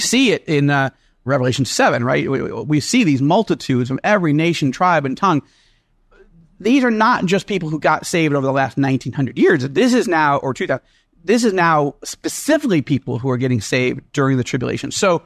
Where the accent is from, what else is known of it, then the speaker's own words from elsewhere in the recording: New York, United States; I'm a New Yorker who's saying that. I literally mean it.